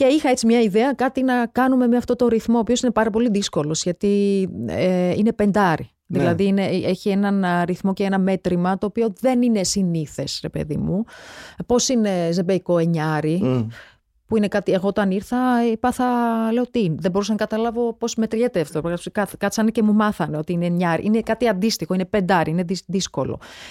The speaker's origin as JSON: {"language": "Greek", "country": "Georgia", "said": "με όλη αυτή την έτσι τρομακτική, τραγική εξέλιξη που γίνεται στην πατρίδα μου"}